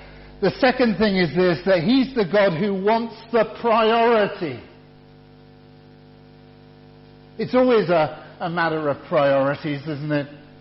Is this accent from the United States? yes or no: no; Poole, South West England, United Kingdom; we were living then in Poole in Dorset, which is my hometown.